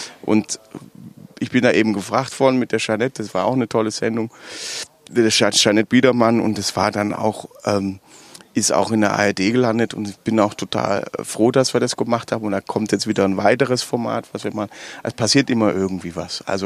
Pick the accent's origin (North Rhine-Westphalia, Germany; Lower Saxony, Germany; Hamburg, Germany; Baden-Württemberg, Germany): Baden-Württemberg, Germany; accent: Swabian; Du darfst bei uns in Baden-Württemberg darfst du nicht auf die Bühne gehen und Hochdeutsch sprechen. Alles schon gar nicht als Schwabe.